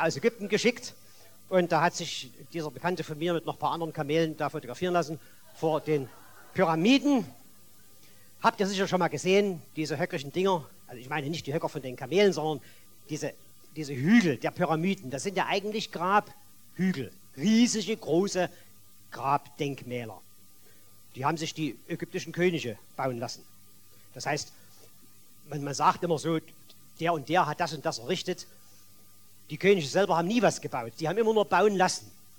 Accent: Saxony, Germany; bei uns daheim in Sachsen, da gibt es demnächst wieder mal Ferien.

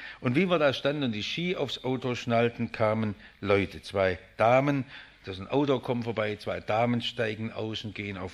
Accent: Baden-Württemberg, Germany; accent: Swabian; ich spreche Schwäbisch und du auch

